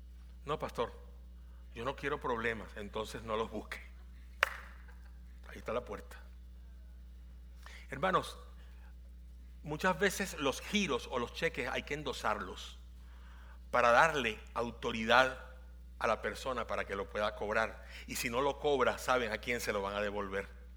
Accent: Venezuela; En mi país hay un lugar que se llama Maracaibo

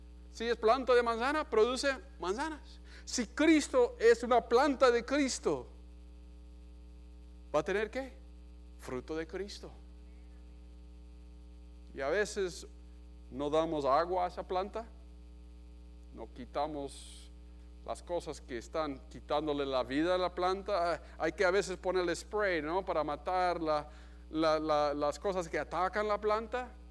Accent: Colombia; yo crecí en Colombia, pero trabajamos con universitarios en Ecuador

